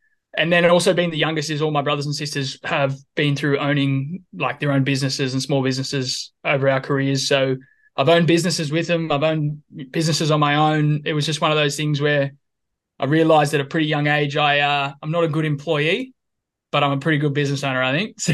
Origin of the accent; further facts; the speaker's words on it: New South Wales, Australia; So I'm from and still am from just north of Sydney on the Central Coast. I'm a born and bred coastie and an absolute tragic. I grew up I'm the youngest of five.